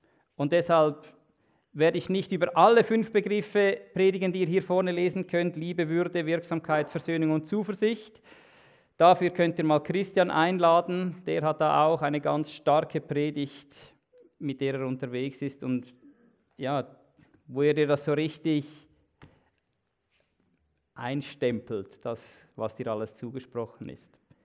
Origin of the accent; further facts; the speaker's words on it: Glattfelden, Zurich, Switzerland; aufgewachsen in Glappfelden. Das Lustige ist, das ist 8 Kilometer Luftlinie von Freienstein weg.